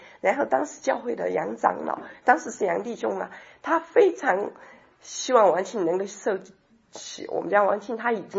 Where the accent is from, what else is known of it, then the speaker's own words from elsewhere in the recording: Sichuan, China; 那个是我是四川人，他那个大四川大地震离我的家乡只有20公里，离我住的那个房子只有25公里左右，几十分钟的路程。